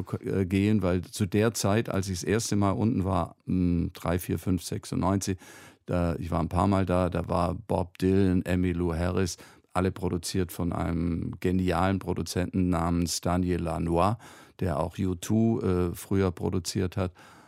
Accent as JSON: {"language": "German", "region": "Lake Constance", "country": "Germany", "tie": "born or raised there", "moved": "as an adult", "lives_now": "Berlin, Germany", "said": "Ich bin Ureinwohner am Bodensee. Das ist meine Heimat. Und meine zweite Heimat ist Berlin. Ich bin damals nach dem Abi ja, wie gesagt, hierher gekommen"}